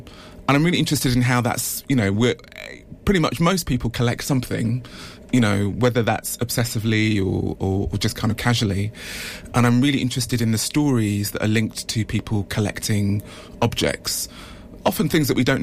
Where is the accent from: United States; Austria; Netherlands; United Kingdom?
United Kingdom; London; I mean, I'm originally from London